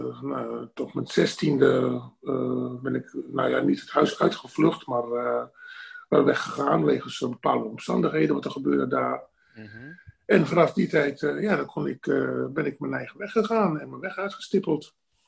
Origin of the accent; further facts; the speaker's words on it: Netherlands; ik ben al heel wat jaren in Nederland. Ik ben eigenlijk, ik ga bijna zeggen, ik ben in Nederland opgegroeid. Want ik was als klein jongetje, kwam ik naar Nederland toe. Een jaar of 3, 4 was.